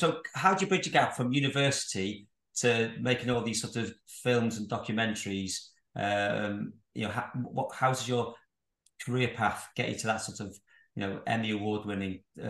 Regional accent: Wales, United Kingdom; there's definitely a deep connection to Wales with lots of people. You know, I'm Welsh

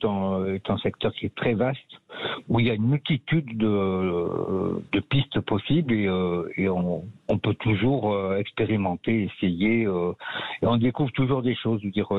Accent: Limoges, Nouvelle-Aquitaine, France; je suis revenu sur Limoges, je suis originaire de Limoges.

